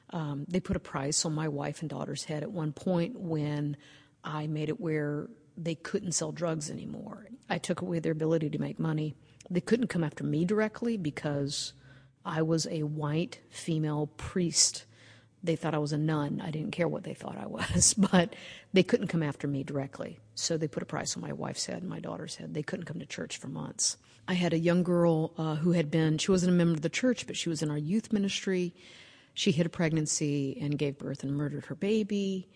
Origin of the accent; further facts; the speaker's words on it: the South, United States; Growing up in the South, in part of the Bible Belt, with Southern Baptist, you know, homosexuals were an abomination.